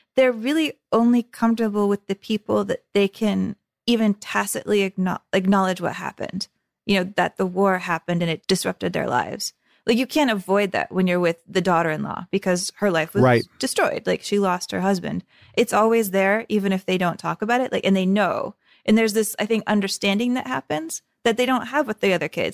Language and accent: English; United States; hard for me to pick up on as like an American watching this film.